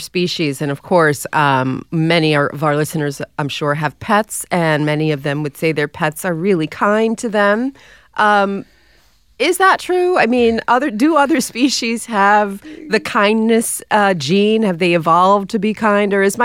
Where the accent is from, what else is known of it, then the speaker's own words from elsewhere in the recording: New York, United States; So I have a thing where I'm a New Yorker, and I think we get a bad rap for being not kind.